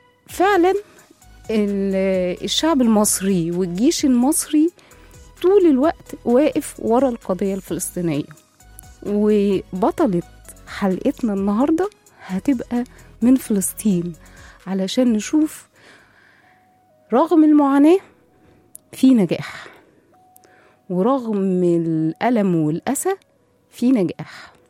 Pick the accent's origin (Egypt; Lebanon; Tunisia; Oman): Egypt; عشان احنا مصريين بس بنقول ده